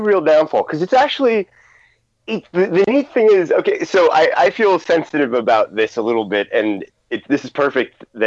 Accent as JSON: {"language": "English", "town": "Allentown", "region": "Pennsylvania", "country": "United States", "tie": "born there", "said": "like I was born in Allentown, which is, you know, more of a city, it's more urban."}